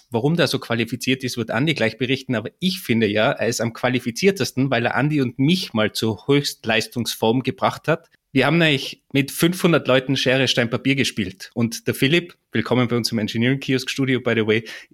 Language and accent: German; Innsbruck, Tyrol, Austria; Ich komme ja aus Innsbruck